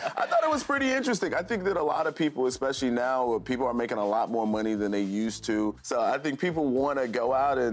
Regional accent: Chicago, Illinois, United States; Chicago is a very dangerous city. It's my hometown. I love it.

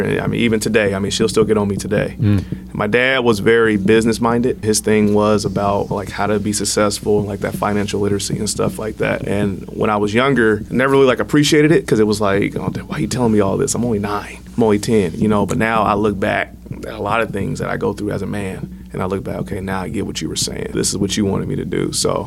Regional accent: Portland, Oregon, United States; I grew up in Northeast Portland, so I grew up a PPS kid. I went to Boise Elliott, Vernon Elementary, all those.

